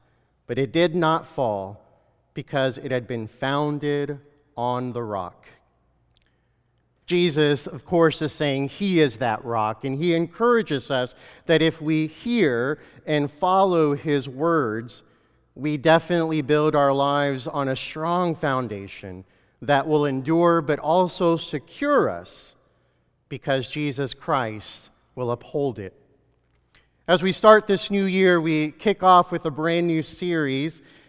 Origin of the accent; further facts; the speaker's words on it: El Salvador; an international build in my home country of El Salvador.